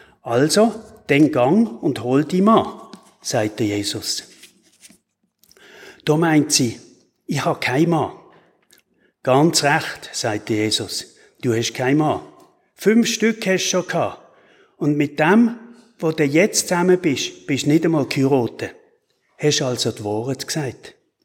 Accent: Basel, Basel-Stadt, Switzerland; now in Wattenwil, Switzerland; bin ich in Basel geboren und aufgewachsen. Obwohl ich schon seit 25 Jahren hier in Wattenwil wohne, habe ich das Berndeutsch einfach nicht angenommen.

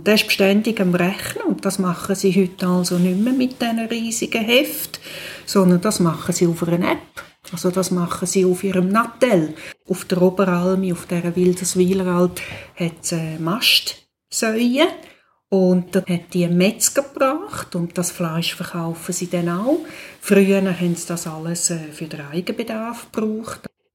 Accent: Zurich, Switzerland; im Vergleich zum Zürich-Unterland, wo ich herkomme

